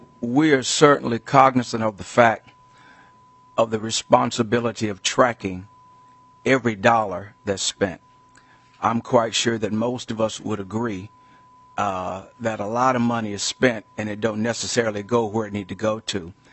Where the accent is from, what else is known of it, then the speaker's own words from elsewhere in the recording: Minneapolis, Minnesota, United States; I'm from Minneapolis.